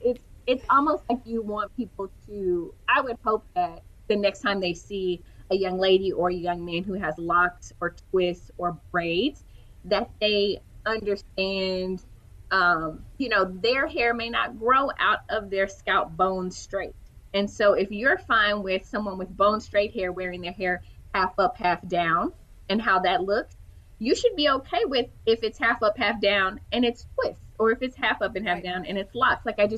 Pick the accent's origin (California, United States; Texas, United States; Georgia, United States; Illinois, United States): Texas, United States; Houston; I am from Houston